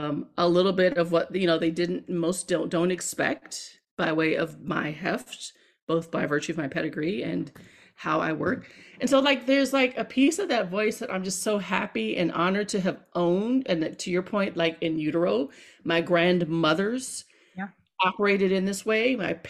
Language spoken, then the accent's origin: English; Hampton, Virginia, United States; my parents taught at Hampton University, so I'm from Hampton.